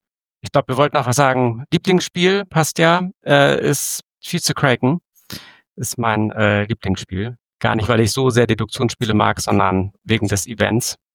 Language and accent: German; Hamburg, Germany; ich komme aus Hamburg.